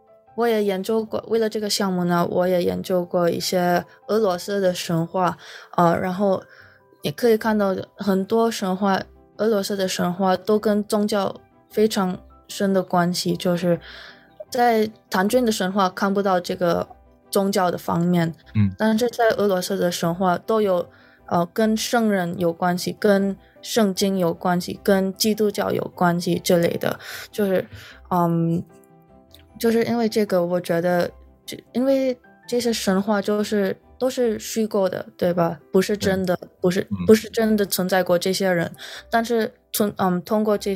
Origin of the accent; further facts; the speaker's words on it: Philippines; now in Los Angeles, United States; 比如说我是留学生，我是从菲律宾来的，可能在 菲律宾我接触过的文化不太diverse 嘛